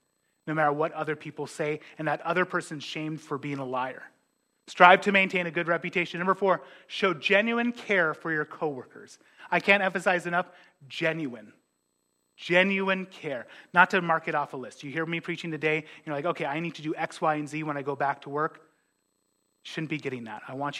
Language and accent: English; Ellendale, North Dakota, United States; My hometown, Ellendale, North Dakota, it's also where my college is at, Trinity Bible College. It's a small town